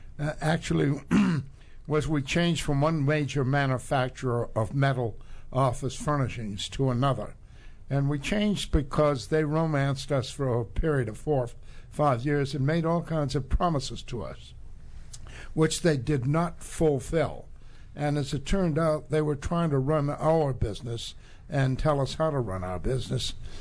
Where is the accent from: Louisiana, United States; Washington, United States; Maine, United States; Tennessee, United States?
Maine, United States; I'm originally from the state of Maine.